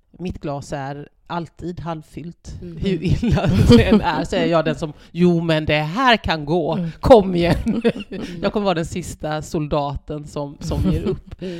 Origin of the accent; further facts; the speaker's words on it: Småland, Sweden; min mor som ju kommer från den byn i Småland där jag är uppvuxen och där min släkt på min mammas sida kommer sedan århundrade tillbaka.